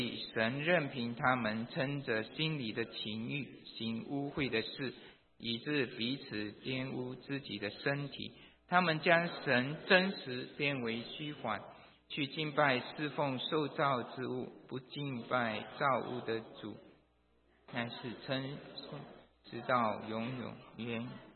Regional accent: China; 我们中国人比较夸张，没有万里就几千里而已

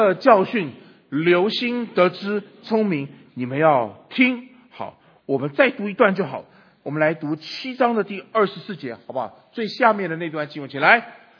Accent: China; 我们中国人有句成语叫小鹿乱窜，对吧

